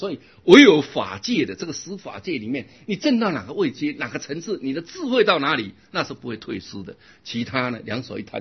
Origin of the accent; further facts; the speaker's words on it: China; 我们中国人很能忍啊，真的很能忍